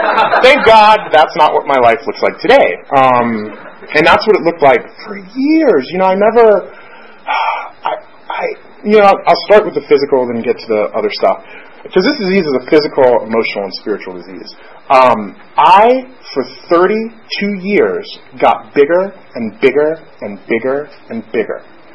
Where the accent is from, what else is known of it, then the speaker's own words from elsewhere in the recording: Florida, United States; And I grew up in South Florida. Like, I had a pool ever since I was, I think, 5 years old.